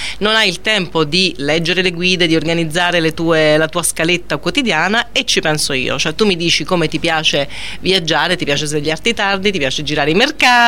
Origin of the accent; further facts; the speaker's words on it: Rome, Lazio, Italy; now in Turin, Italy; la mia base italiana, nonostante io sia romana, la mia base italiana è Torino, per cui insomma sono un po' torinese on the road, torinese oriunda, però on the road insomma a pieno titolo, va, non usurpo il titolo di nessuno essendo romana d'origine.